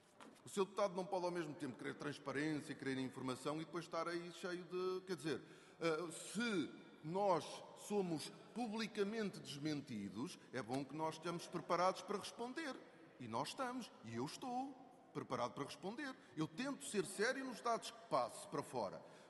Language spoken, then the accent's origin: Portuguese; Norte, Portugal; Eu sou um homem do Norte, como sabe. Aliás, de um desses setores que a senhora fala, é de onde venho